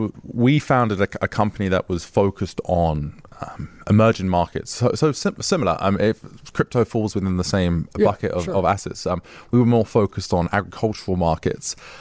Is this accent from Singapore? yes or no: no; Southend-on-Sea, East of England, United Kingdom; Yeah, so I grew up a place called Southend-on-Sea, which probably isn't that well known.